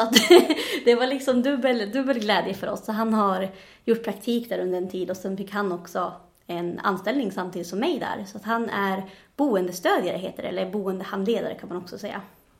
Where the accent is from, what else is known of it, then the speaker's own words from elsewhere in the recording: Norrbotten County, Sweden; now in Umeå, Sweden; Jag är 27 år gammal och jag är uppvuxen i Tornedalen från början, men bor just nu i Umeå sedan 2 år tillbaka.